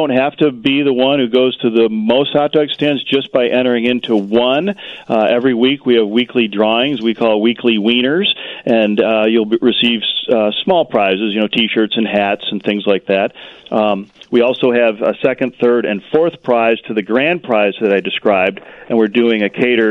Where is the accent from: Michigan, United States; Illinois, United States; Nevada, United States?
Illinois, United States; Chicago; Oh, boy, I went to a variety of them in the Chicagoland area since I grew up in Chicago.